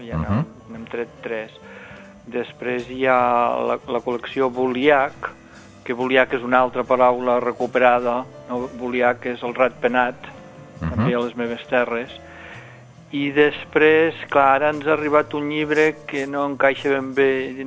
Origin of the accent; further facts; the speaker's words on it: Oliana, Catalonia, Spain; Ara, també inclou el nom del meu poble de naixement, que és Oliana.